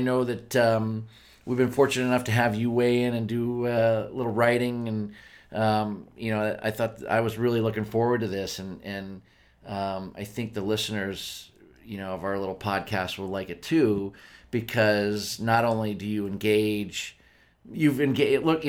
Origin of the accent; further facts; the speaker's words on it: Pennsylvania, United States; So we live in Pittsburgh. Yeah, I grew up in Pennsylvania, and we live in Pittsburgh.